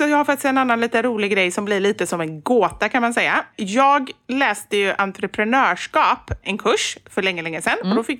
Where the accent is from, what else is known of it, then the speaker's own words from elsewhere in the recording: Gothenburg, Västra Götaland County, Sweden; jag är göteborgare med.